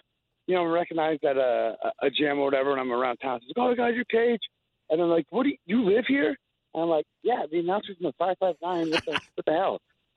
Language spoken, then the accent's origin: English; Chico, California, United States; no, it should be 530 because I'm from Chico